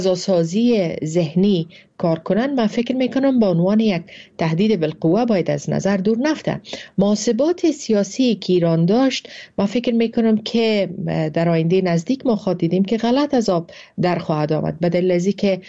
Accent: Afghanistan; ما افغان هستیم که شکست خوردیم

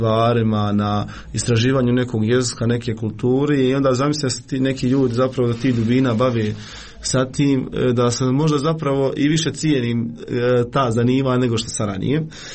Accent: Miljevina, Republika Srpska, Bosnia & Herzegovina; Ja sam iz Foče, to jest iz Miljevne kod Foče, imam 23 godine

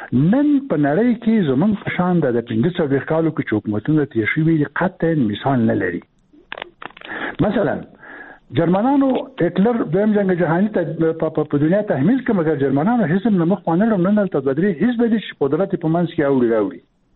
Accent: Afghanistan; موږ افغانان یو

